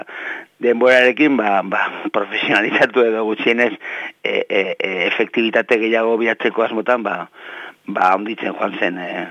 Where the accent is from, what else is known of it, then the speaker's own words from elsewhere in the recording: Bilbao, Basque Country, Spain; nibelez bilbotarra naiz, jaiotze, Santutxua